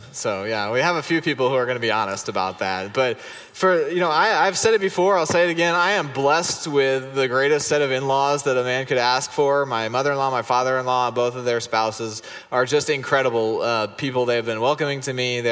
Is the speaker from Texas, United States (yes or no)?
yes; Allen, Texas, United States; I grew up in Allen. We used to think of McKinney as the rural place.